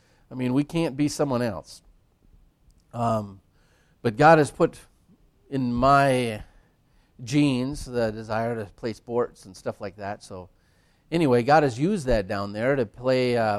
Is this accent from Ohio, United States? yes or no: no; Wisconsin, United States; We're from Wisconsin, but we receive some from Virginia and from Canada.